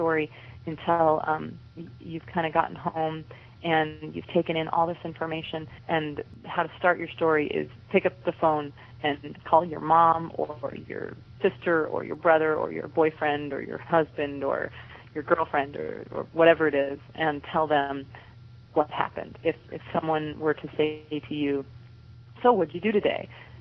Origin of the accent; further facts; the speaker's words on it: Dutton, Montana, United States; So the pilot town, of course, is going to be my hometown, which is called Dutton, Montana.